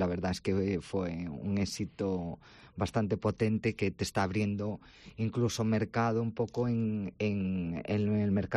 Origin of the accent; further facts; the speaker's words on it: Ourense, Galicia, Spain; somos de Ourense, que hay más ourensano que nuestras aguas termales